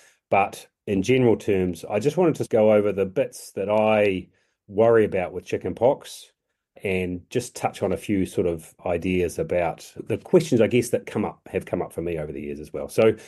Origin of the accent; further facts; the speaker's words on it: Otago, New Zealand; also born or lived in Darfield; now in Lincoln, New Zealand; I do consider myself not a townie. I went to school in South Otago and then at Darfield High School